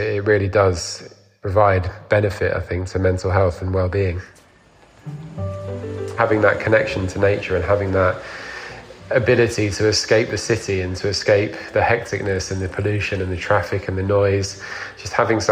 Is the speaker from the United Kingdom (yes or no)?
yes; London, United Kingdom; I grew up in London